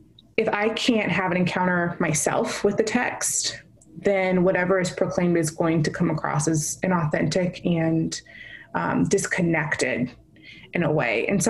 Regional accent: Houston, Texas, United States; also born or lived in Los Angeles; And yeah, I went to college out in Los Angeles, but was born and raised in Houston, Texas. So I am a Texan at heart, and I love Texas.

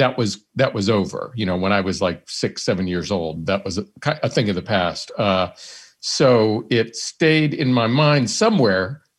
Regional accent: Johnstown, Pennsylvania, United States; the mob franchise in my hometown in Johnstown, Pennsylvania, in Western Pennsylvania.

